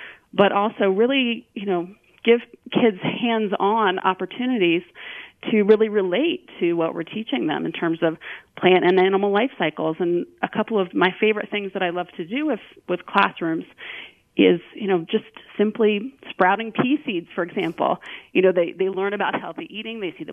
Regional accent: Virginia, United States; also born or lived in Illinois; we moved from Illinois to Virginia when I was four, and I never had a garden again.

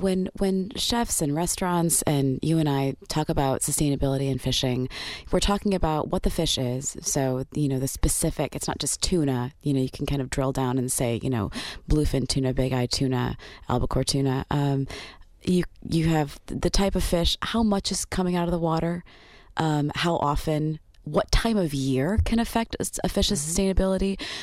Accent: Great Lakes, United States; I come from Lake Erie country

